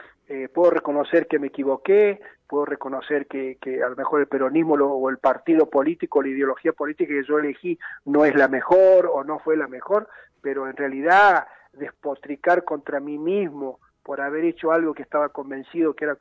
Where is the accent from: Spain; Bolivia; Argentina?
Argentina; para nosotros que somos ciudadanos argentinos